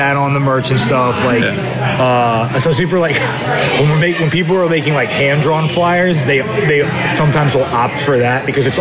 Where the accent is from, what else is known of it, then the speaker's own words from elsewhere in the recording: Richmond, Virginia, United States; Well, I was born in Richmond, Virginia in 1989.